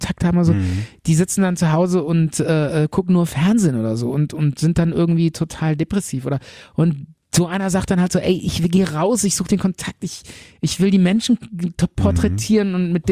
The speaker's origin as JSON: {"language": "German", "region": "Rhineland", "country": "Germany", "said": "ich bin ein richtiger Rheinländer."}